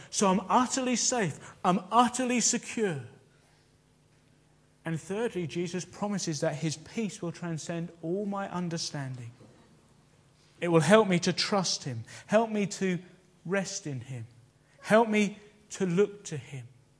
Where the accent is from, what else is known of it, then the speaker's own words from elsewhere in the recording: United Kingdom; partly because we're British, and the reserve within us just means we don't like doing that kind of thing